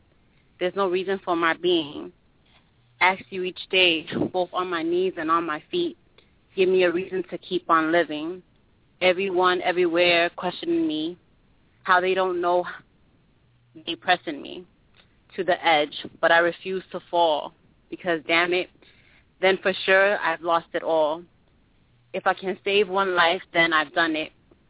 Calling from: New York City, New York, United States; New York City.

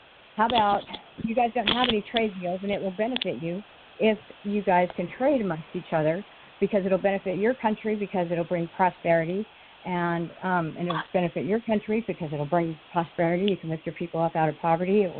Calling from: California, United States; I'm calling from Southern California.

